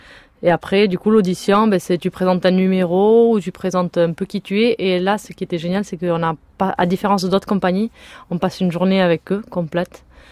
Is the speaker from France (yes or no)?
no; Spain; French is a second language; en tant qu'espagnole de pur sang